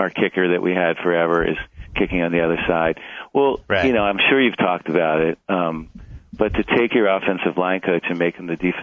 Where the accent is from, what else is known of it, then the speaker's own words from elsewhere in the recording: Philadelphia, Pennsylvania, United States; I grew up in Philly, as you know, ran those steps 100 times.